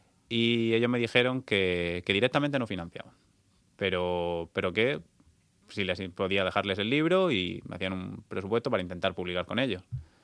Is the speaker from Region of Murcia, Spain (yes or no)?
yes; Santomera, Region of Murcia, Spain; En Santomera es porque yo soy de allí, yo soy de Santomera.